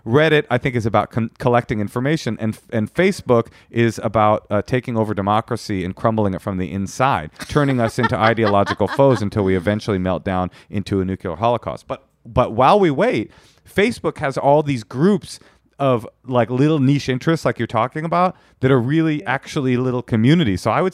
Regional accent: California, United States; And I'm from California and historically ferrets were illegal in California.

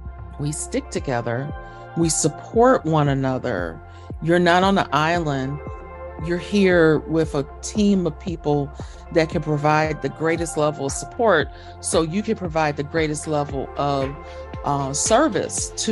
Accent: Chicago, Illinois, United States; But I'm originally from Chicago and born in Chicago and a child of two Chicago Public Schools teachers.

